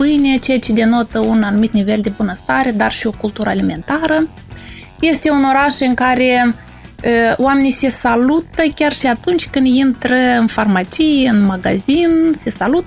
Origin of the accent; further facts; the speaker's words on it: Moldova; now in Sibiu, Romania; primăvara mai frumoasă ca la Chișinău și în satul meu de Baștenă nu poate să fie nicăieri.